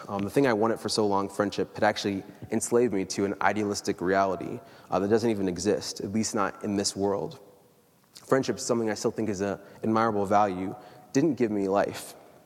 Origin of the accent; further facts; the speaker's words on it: Iowa, United States; I was raised in Iowa. I went to a small Catholic school, only 36 students in my graduating class. And I was the only black student in the 7th through 12th grades.